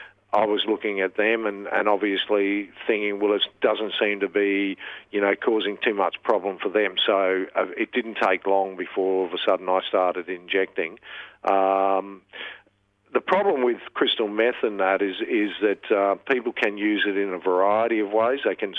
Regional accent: Darwin, Northern Territory, Australia; I grew up in Darwin, and at that time it still is a relatively small town.

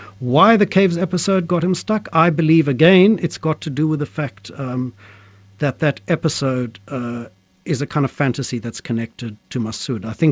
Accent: South Africa; I grew up with this in South Africa

